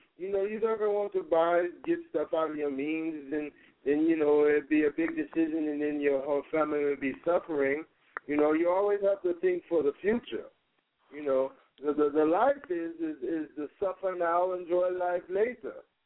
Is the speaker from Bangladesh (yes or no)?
yes; Bangladesh; now in Texas, United States; I was living in Texas. I am originally from Bangladesh just then.